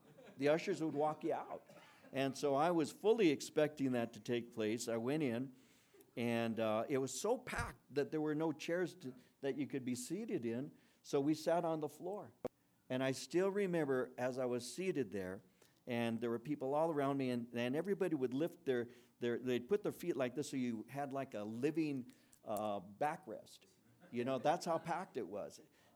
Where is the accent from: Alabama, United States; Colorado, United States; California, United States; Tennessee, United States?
California, United States; Santa Fe Springs; communion at St. Pius X Church in Santa Fe Springs. I received my confirmation, the same church. You know, I was raised in the Catholic faith.